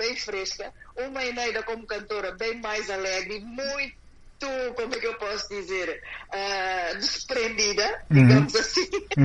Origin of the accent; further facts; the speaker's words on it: Guinea-Bissau; fazer lembrar o povo guineense que nós somos um só. Somos guineenses.